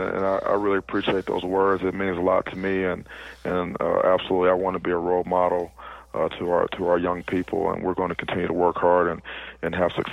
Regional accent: Cleveland, Ohio, United States; Then I got a chance to coach for my hometown, Cleveland Browns, and it was a team that I watched growing up

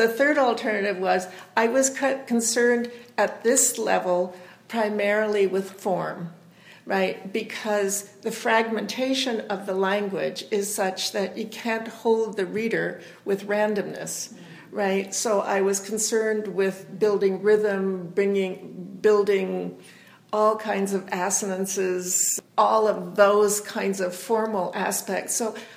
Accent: Alberta, Canada; I was originally from Alberta

